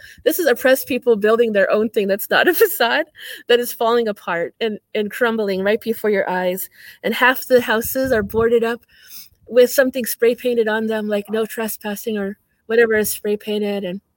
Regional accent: Santa Maria, California, United States; also born or lived in Lompoc; I come from Santa Maria, California. So I was born in Lompoc near Vandenberg Air Force Base.

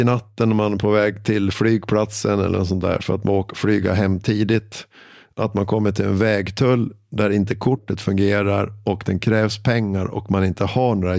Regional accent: Sweden; Ja, det är bara en ovana för som svensk att komma ner.

